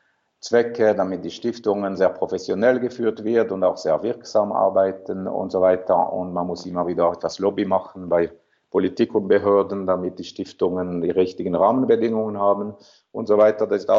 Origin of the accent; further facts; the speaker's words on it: Fribourg, Switzerland; German is a second language; Ich bin, wie man hört, ein Roman. Ja. Also ich bin in Fribourg geboren und aufgewachsen.